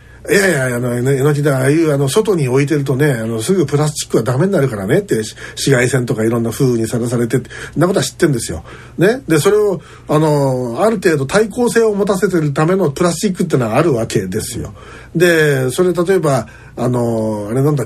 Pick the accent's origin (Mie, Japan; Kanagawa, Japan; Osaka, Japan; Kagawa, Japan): Osaka, Japan; Neyagawa; now in Wakayama, Japan; 私は現在和歌山に住んでいますが、生まれも育ちも大阪北部にある寝屋川市です。